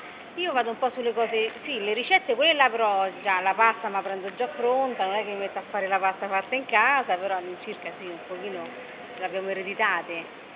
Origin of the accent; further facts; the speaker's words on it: Rome, Lazio, Italy; tra Testaccio e Trastevere. Ho fatto un po' di scuole qua, un po' di scuola a Trastevere. Ho diviso un po' le due zone